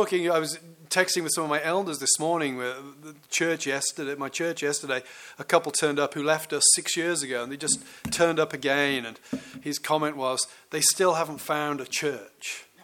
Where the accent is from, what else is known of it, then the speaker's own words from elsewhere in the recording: Birmingham, West Midlands, United Kingdom; born there; I was born in Birmingham in the United Kingdom, and then I moved to a fairly rural area, but I moved there with my family as outsiders.